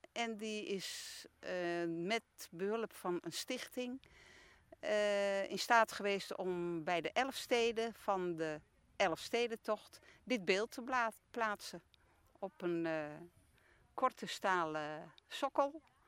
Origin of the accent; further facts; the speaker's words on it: Amsterdam, North Holland, Netherlands; born there; Nee, geboren in Amsterdam en woonachtig in Brabant.